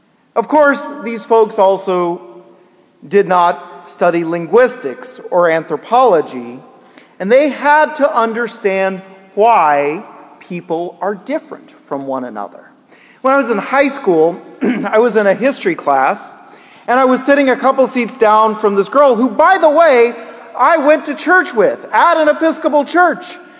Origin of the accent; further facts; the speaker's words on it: Kansas, United States; I grew up in Kansas